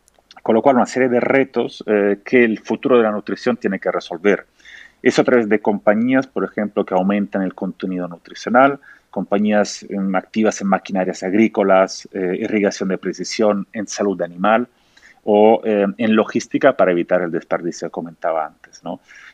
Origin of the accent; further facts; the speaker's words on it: Rome, Lazio, Italy; Spanish is a second language; moved away; siendo italiano te lo digo, pero porque cada vez que vuelvo al aeropuerto de Roma, como ya no vivo en Roma, me siento otra vez en casa.